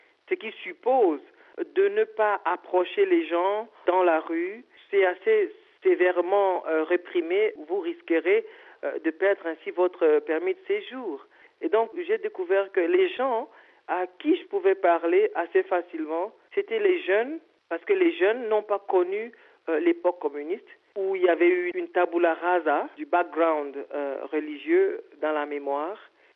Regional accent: Cameroon; now in Ulaanbaatar, Mongolia; Vous voyez, je viens du Cameroun.

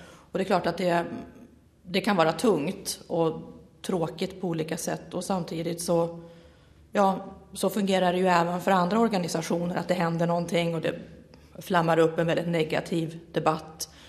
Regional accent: Sweden; det är klart att som svensk så är det naturligtvis så att det är kollegorna i de nordiska länderna

